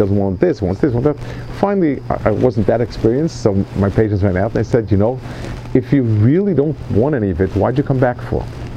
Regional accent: New York City, New York, United States; I mean, I grew up in New York, Manhattan, you can't be that insulated

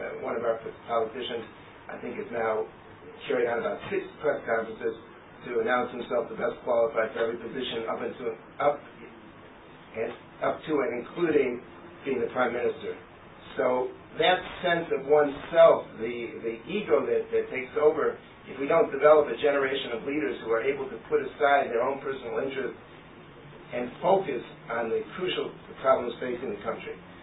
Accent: United States; now in Israel; I think when I was growing up in America, we always had a saying, don't toot your own horn.

